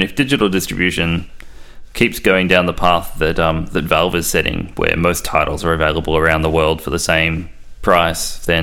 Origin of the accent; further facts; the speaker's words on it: Australia; the bigger pain in the ass being an Australian gamer is release dates